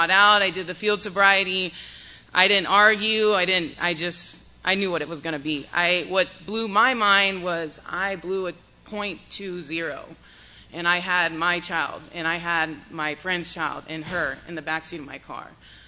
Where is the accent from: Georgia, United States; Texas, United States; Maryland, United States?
Texas, United States; June 17th of 2017, I'm from the Valley, so I went to South Padre.